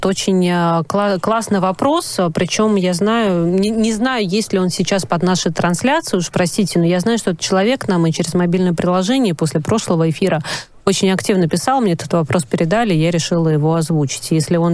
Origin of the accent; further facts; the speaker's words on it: Saratov, Saratov Oblast, Russia; Это мой родной город.